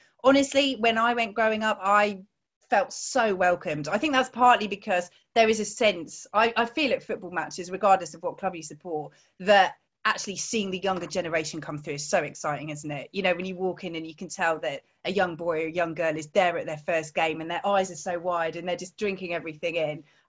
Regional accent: South East England, United Kingdom; now in Newcastle, United Kingdom; I grew up in Surrey. That's where I'm from originally, although I very definitively now do say Newcastle rather than Newcastle, which is what I said growing up.

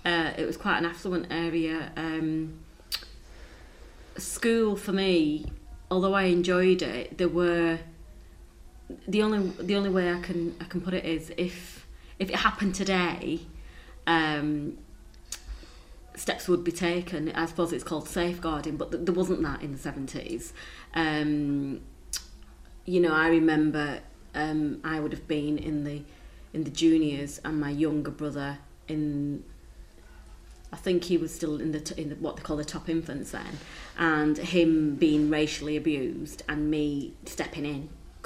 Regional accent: India; I'm Indian, she knows that, you know, Nanny lives with us. So she knows that Nanny is from India, my family are from India

